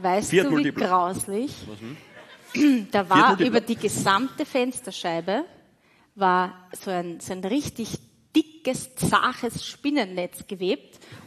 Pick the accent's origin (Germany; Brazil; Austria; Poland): Austria; Wiener Neustadt, Lower Austria; Und ich komme aus Wiener Neustadt.